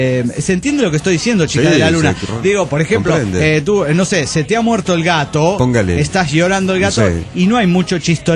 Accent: Venezuela; now in Panama; Soy un venezolano comiendo arepas en Panamá, Panamá.

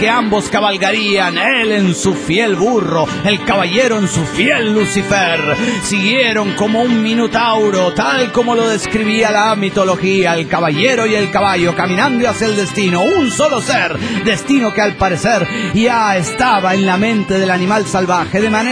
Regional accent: Los Andes, Valparaíso, Chile; de los Andes, Chile, po.

